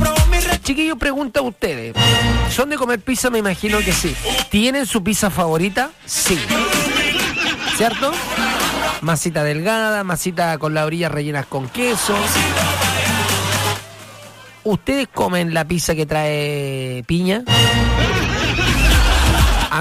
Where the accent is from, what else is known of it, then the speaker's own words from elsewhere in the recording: Chile; mira qué orgullo para nosotros como chilenos